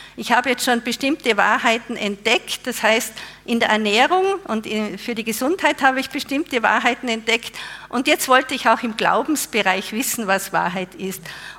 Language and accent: German; Innsbruck, Tyrol, Austria; Und zwar bin ich ein Nachkriegskind. Ich wurde in Innsbruck geboren und bin in einer Großfamilie aufgewachsen. Wir waren 6 Kinder und ich bin katholisch aufgewachsen und war sehr gläubig als Kind und als Jugendlicher.